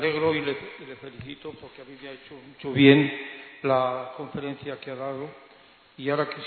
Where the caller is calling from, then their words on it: Barcelona, Catalonia, Spain; estoy en Barcelona, soy de San Juan de Dios.